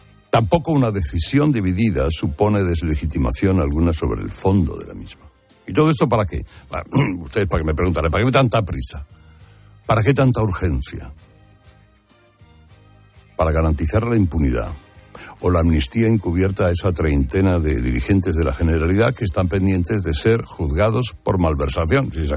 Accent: Spain; todavía somos hoy los españoles, con nuestro voto, los que tenemos la última palabra

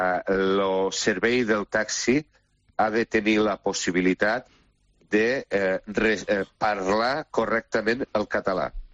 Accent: Catalonia, Spain; jo, com a català, catalanista, la llengua s'ha d'estimar

